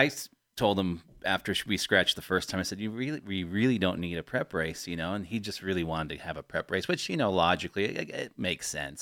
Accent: England, United Kingdom; As an Englishman, you'd think, it's very common.

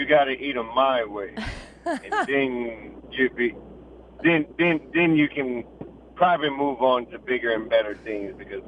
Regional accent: Lafayette, Louisiana, United States; also born or lived in Lake Charles; I'm from Lake Charles. I was born in Lake Charles, but I moved to Lafayette, Cam Crow, raised up around that area.

